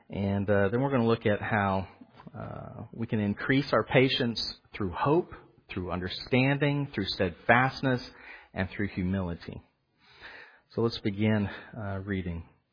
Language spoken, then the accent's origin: English; Oklahoma, United States; I grew up in Oklahoma, so I know a little bit about it.